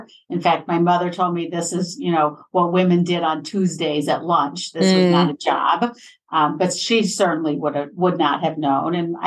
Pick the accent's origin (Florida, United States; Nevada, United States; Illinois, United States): Florida, United States; Fort Lauderdale; also born or lived in New Jersey; It's where I grew up. I was born in New Jersey, actually, just down the street from where you are now. I think I consider myself a New Yorker in my mind. My parents are New Yorkers, and I moved to South Florida for middle school and high school.